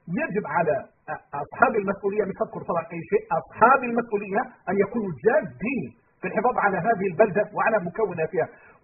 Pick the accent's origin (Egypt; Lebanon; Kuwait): Egypt